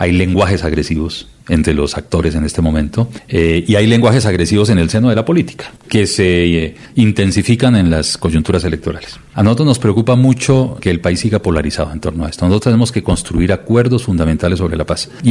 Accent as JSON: {"language": "Spanish", "country": "Colombia", "said": "como colombianos en esta nación."}